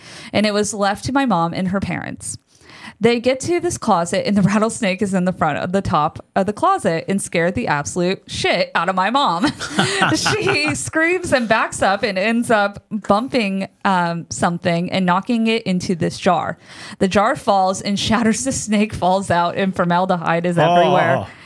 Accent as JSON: {"language": "English", "region": "Texas", "country": "United States", "tie": "born or raised there", "said": "Now, also, I was born and raised in Texas, as was my mother. So all of these stories happen somewhere in Texas."}